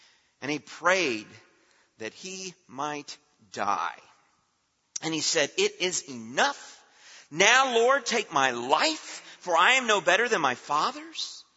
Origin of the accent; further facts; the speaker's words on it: California, United States; also born or lived in Tennessee; now in Florida, United States; You know, I'm growing up in California and I'm learning about the dangers of earthquakes. I live in Tennessee and learning about the danger of tornadoes. I moved to Florida